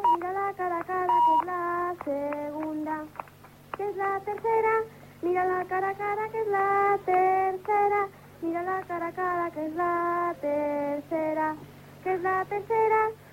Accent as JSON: {"language": "Spanish", "town": "Madrid", "region": "Community of Madrid", "country": "Spain", "said": "De Madrid."}